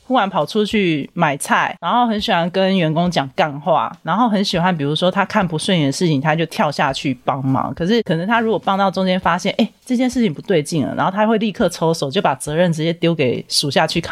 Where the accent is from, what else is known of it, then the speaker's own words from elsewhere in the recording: Taipei, Taiwan; 那我是台北人，你把我调到屏东厂等于变相逼你走